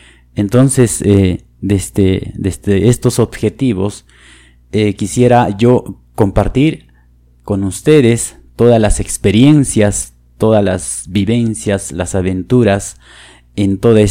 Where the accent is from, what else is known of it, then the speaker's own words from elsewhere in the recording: Velille, Cusco, Peru; a la provincia de Chumbivilcas, al distrito de Belille, del lugar de donde yo soy, donde yo nací.